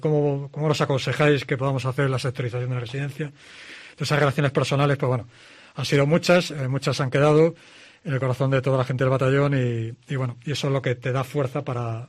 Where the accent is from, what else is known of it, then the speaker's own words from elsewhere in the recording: Ourense, Galicia, Spain; now in León, Spain; Yo soy gallego, soy de Orense. Soy de Orense, lo que pasa que, bueno, hace muchos años que no vivo allí.